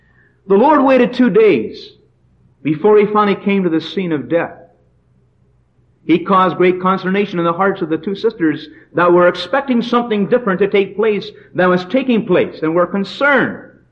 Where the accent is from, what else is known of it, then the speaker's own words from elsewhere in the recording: Vancouver, British Columbia, Canada; growing up in Vancouver years ago was a sense that God had something in mind for me.